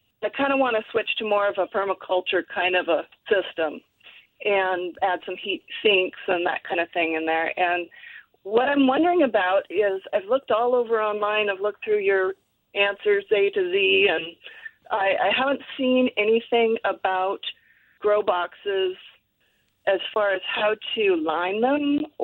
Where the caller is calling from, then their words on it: Haines, Alaska, United States; I'm calling from Haines, Alaska, in southeast Alaska, north of Juneau.